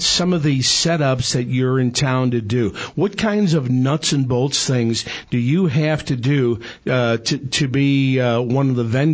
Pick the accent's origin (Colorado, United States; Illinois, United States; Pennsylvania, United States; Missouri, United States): Missouri, United States; You know, back in my hometown, I used to go to the Missouri wineries all the time, especially one called Mount Pleasant Winery, which was my favorite winery.